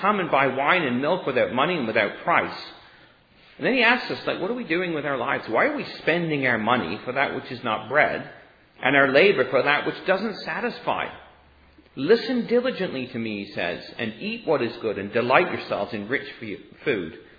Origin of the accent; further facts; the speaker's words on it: British Columbia, Canada; we used to have a Chinese laundry down the road from us where I grew up in British Columbia.